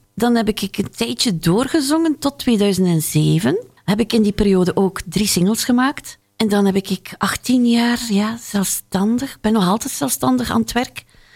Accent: Veurne, Flanders, Belgium; Als klein meisje ben ik opgegroeid in Veurne.

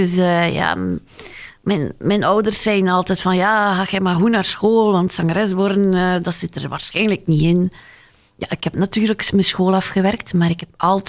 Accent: Veurne, Flanders, Belgium; Als klein meisje ben ik opgegroeid in Veurne.

